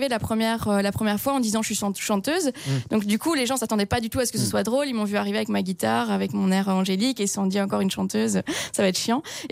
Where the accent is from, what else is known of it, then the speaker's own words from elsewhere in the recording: Belgium; quand j'arrive en France et que je dis que je suis belge